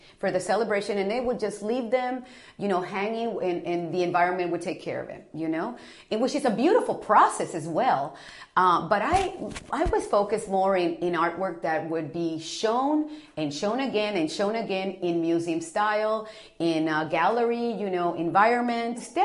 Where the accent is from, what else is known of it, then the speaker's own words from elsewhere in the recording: Brownsville, Texas, United States; now in Indianapolis, United States; grew up with two cultures. My Mexican culture, which I adore and I still do, growing up in Brownsville with my parents and spending all my summers in Mexico with my grandmother, with my cousins.